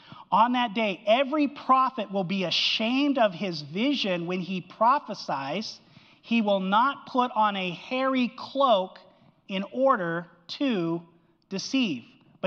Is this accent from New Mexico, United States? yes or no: yes; Albuquerque, New Mexico, United States; I grew up in Albuquerque, New Mexico, out in the desert, and at nighttime, it gets cold, right?